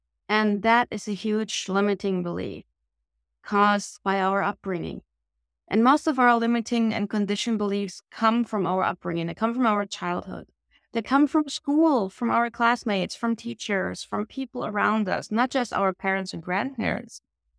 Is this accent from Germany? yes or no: yes; Germany; me growing up in Germany, post-war